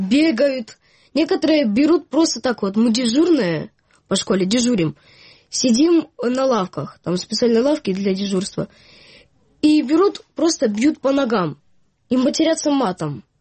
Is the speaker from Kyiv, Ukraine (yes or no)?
no; Kramatorsk, Donetsk Oblast, Ukraine; Конечно, это мой родной город.